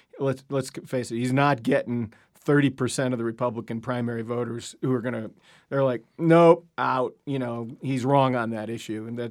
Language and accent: English; Ireland; I'm Irish.